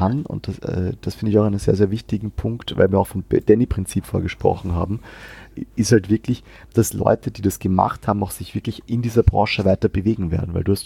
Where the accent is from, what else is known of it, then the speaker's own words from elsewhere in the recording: Austria; wir haben ja als Österreicher immer wieder das Problem